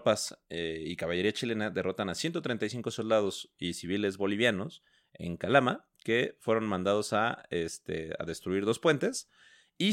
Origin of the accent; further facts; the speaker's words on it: Mexico; Y como somos mexicanos y la neta no nos afectó en nada esa guerra